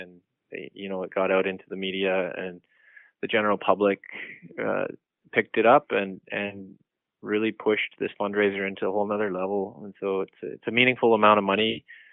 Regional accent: Williams Lake, British Columbia, Canada; So I grew up in Williams Lake

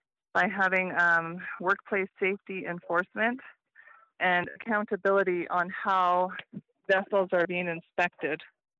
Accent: Prince Rupert, British Columbia, Canada; I'm from Prince Rupert.

